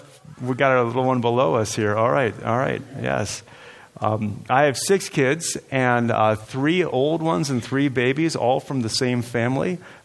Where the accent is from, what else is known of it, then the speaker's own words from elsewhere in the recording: New Jersey, United States; also born or lived in Chicago; now in Wellington, United States; I was raised out in East Coast, New Jersey. I went to Moody Bible Institute, was there in Chicago for 8 years.